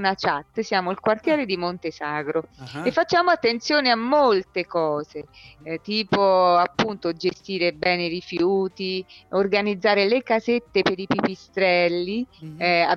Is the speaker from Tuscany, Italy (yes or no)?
no; Rome, Lazio, Italy; qui fa molto, molto caldo, io sono di Roma.